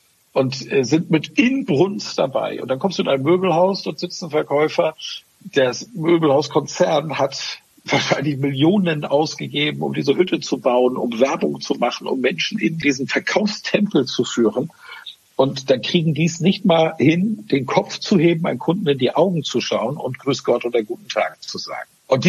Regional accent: Northern Germany, Germany; accent: northern German; Jetzt bin ich Norddeutscher

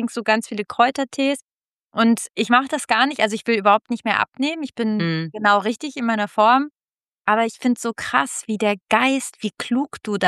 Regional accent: Italy; Ich komme auch aus Italien

